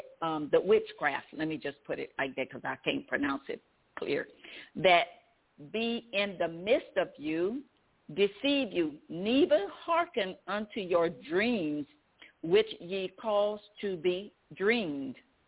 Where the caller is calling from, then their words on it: Zachary, Louisiana, United States; I'm calling from Zachary, Louisiana.